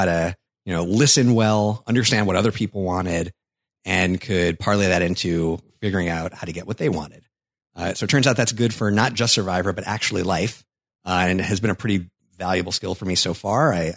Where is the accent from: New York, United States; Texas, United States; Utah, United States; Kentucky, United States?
New York, United States; And I think, so growing up in New York, I was a big haggler.